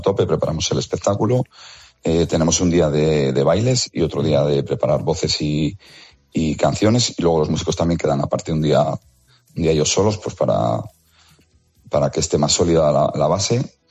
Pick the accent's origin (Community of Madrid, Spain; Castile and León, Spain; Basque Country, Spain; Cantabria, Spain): Cantabria, Spain; yo soy de Cantabria y luego mi socio es de Palencia.